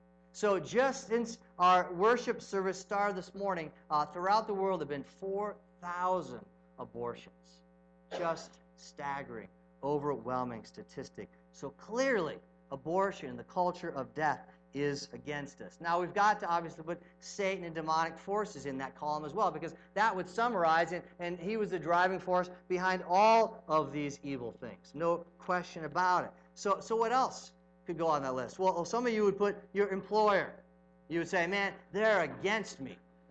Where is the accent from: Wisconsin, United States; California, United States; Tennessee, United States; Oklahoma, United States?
California, United States; When I was saying that I am a Christian and I'm from California